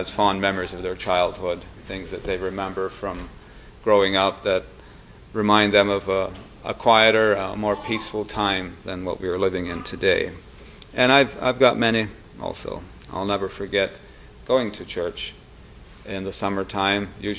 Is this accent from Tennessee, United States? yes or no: no; Atlantic, Pennsylvania, United States; born there; I was born in Crawford County, Pennsylvania, in the little village of Atlantic. It was a quiet little town. It had a gas station, a Methodist church, a grocery store, and not much else.